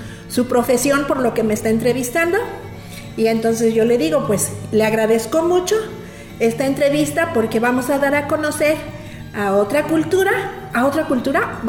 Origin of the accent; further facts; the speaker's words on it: Mexico; Bueno, en México tenemos como mexicanos una costumbre